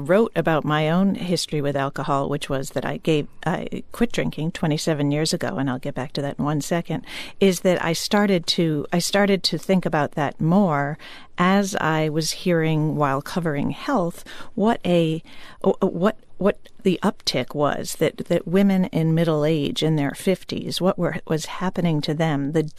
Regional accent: Hamden, Connecticut, United States; now in McLean, United States; my now hometown, I'm from Hamden, Connecticut, but I live in McLean, Virginia now

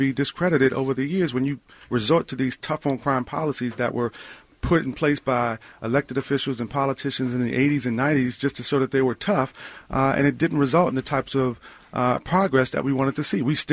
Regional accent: Washington, District of Columbia, United States; I grew up here in the District of Columbia. I care about this city more than any place in the world.

